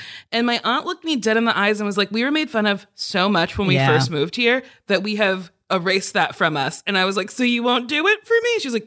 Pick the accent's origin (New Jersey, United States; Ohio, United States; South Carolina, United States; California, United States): New Jersey, United States; I grew up in Jersey.